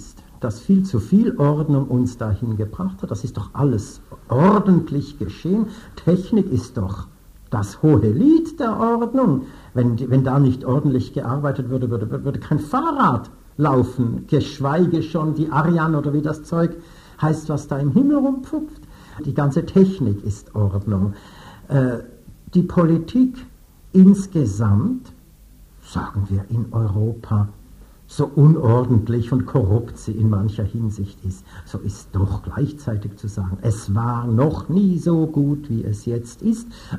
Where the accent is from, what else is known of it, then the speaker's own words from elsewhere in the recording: Switzerland; Das ist gut, dass Sie den Schweizer in mir anrufen. Es ist eine schöne Eigenschaft der Schweizer, dass ihnen Personenkult jeglicher Art abhold ist.